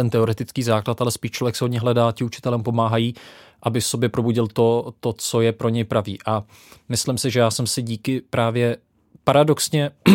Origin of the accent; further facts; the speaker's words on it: Vysočina Region, Czechia; Pocházím z Vysočiny.